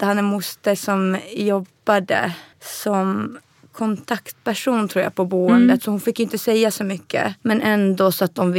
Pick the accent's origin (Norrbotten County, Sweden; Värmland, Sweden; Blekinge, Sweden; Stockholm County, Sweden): Stockholm County, Sweden; Stockholm; born there; Jag är född i Sverige. Stockholm, Huddinge sjukhus.